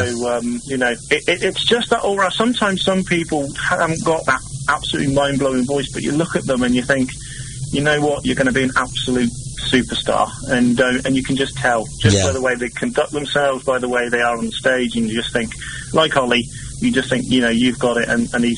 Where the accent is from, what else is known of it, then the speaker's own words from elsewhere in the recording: Durham, North East England, United Kingdom; Yeah, I'm from Durham, yeah.